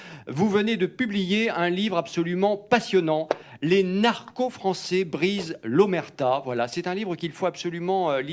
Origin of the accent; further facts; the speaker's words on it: France; c'est absolument dramatique parce que ça se passe chez nous en France.